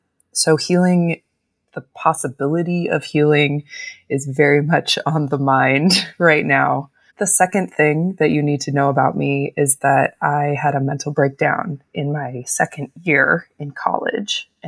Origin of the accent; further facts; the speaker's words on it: Loyalton, California, United States; I can just say, oh, I grew up near Lake Tahoe.